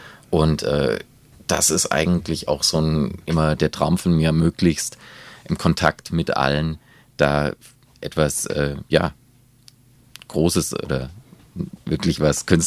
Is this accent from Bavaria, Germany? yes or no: no; Sigmaringen, Baden-Württemberg, Germany; Also ich komme aus Sigmaringen ursprünglich, dort bin ich aufgewachsen